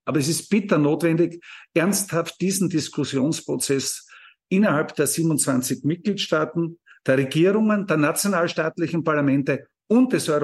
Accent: Styria, Austria; Ich bin Steirer. Wir haben 70% in der Steiermark Waldfläche.

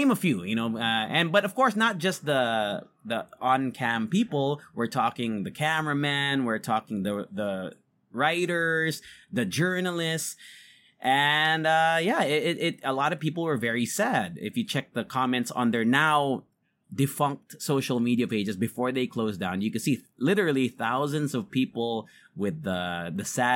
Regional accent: Japan; So in Japan, for example, when I grew up in Japan

